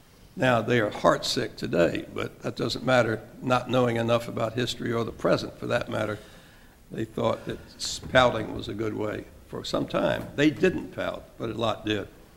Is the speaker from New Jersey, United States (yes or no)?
no; Mississippi, United States; and that's because I grew up in Mississippi.